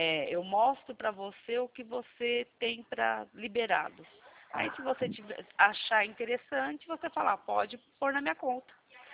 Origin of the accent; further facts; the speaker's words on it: Atibaia, São Paulo, Brazil; Eu sou daqui de Atibaia, São Paulo.